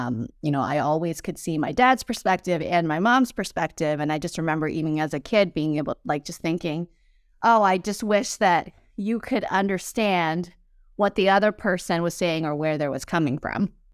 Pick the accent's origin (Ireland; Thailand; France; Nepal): Thailand; now in United States; growing up in Thailand. That's, like, not really, that wasn't really, like, a program or degree you could study in Thailand. And I was coming to the U.S. for college.